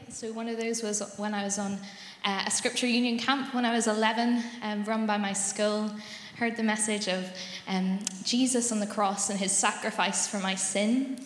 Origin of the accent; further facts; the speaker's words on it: Belfast, Northern Ireland, United Kingdom; I grew up in East Belfast, where I attended Mersey Street Presbyterian Church. I'm really thankful to have been born into a Christian family.